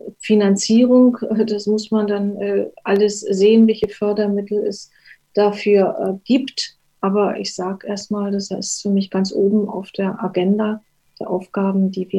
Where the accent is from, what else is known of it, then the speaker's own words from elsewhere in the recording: Greifswald, Mecklenburg-Vorpommern, Germany; also born or lived in San Francisco, United States; Greifswald ist meine Heimat. Es hat mich immer wieder in meine Heimat zurückgezogen.